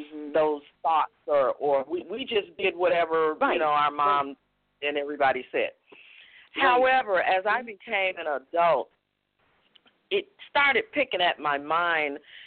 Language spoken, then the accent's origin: English; Chicago, Illinois, United States; We grew up in the Chicago, and during that time we had a very well-known mayor, Richard Daley.